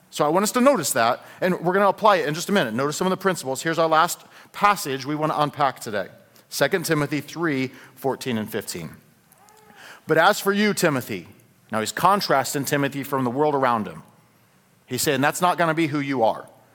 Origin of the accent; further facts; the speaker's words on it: Fort Morgan, Colorado, United States; But Fort Morgan is my hometown.